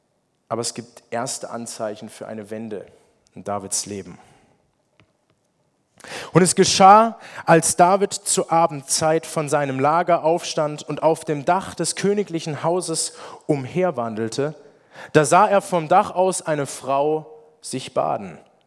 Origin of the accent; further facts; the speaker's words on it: Germany; ich bin ursprünglich aus Deutschland und wie schon gesagt